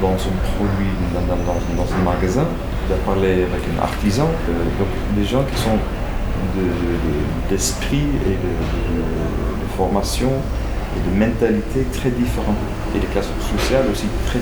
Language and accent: French; Netherlands; French is a second language; par exemple en Allemagne, ou chez moi en Hollande, même en Angleterre